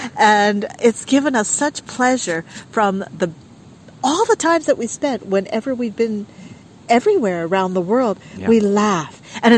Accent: Pondicherry, Puducherry, India; We're from Pondicherry.

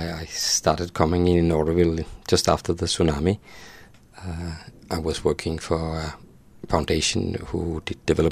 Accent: Denmark; and I'm from Denmark

